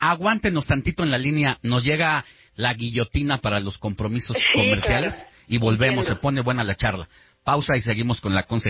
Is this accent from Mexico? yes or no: yes; Miguel Hidalgo, Mexico City, Mexico; yo soy de la Miguel Hidalgo